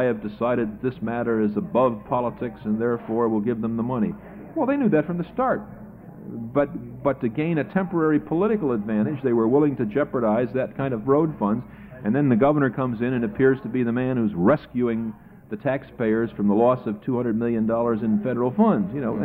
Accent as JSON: {"language": "English", "town": "Chicago", "region": "Illinois", "country": "United States", "said": "as a citizen of the state of Illinois, not just as a Chicagoan"}